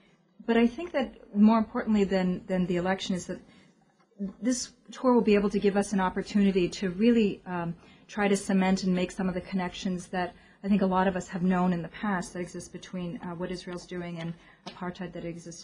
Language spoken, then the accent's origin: English; Canada; I was born and raised in Canada